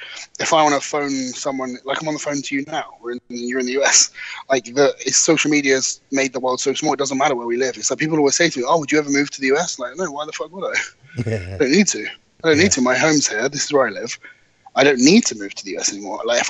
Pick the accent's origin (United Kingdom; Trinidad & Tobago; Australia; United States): United Kingdom; the fact that we're all British is something, because I think we're just a little bit different over here.